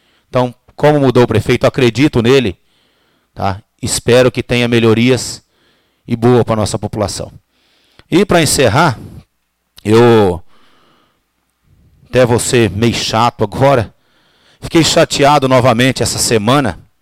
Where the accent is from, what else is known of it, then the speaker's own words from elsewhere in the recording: Itaúna do Sul, Paraná, Brazil; Eu sou nascido na Itaúna, criado aqui. Meus filhos nasceram tudo aqui. Tá? E eu não tenho intenção nunca de sair de Itaúna. Que isso aqui é o meu lugar, é Itaúna do Sul.